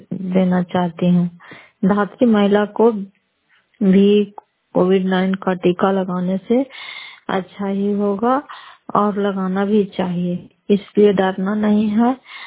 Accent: Fatehpur, Bihar, India; घर फतेहपुर, पंचायत मकरौता, प्रखंड कराय पसराज और जिला नालंदा के निवासी हूँ।

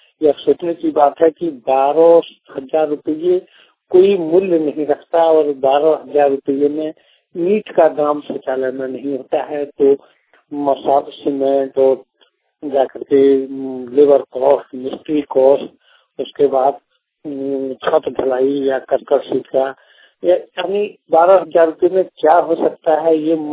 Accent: Noniya Tar, Jharkhand, India; ग्राम प्रधान मुलहर अध्यक्ष प्रखंड सागर जिला देवघर ग्राम नोनिया तार का निवासी हूँ।

